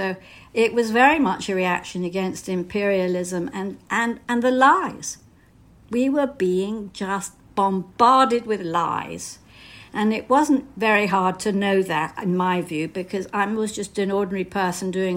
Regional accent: United Kingdom; also born or lived in United States; as you can hear, I'm British, I'm not American, but I did spend some of my teenage years in the States, and I was in Berkeley High School, public high school

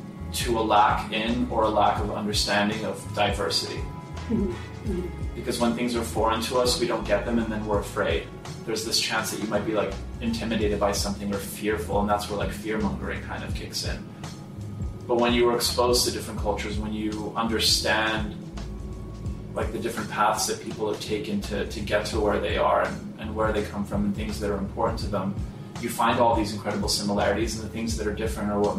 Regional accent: Montreal, Quebec, Canada; moved away; also born or lived in West Virginia, United States; I was born in Montreal. My sisters were born in Poland. My parents are Polish immigrants. We lived in Montreal until we moved to West Virginia, where my sister stayed in Montreal.

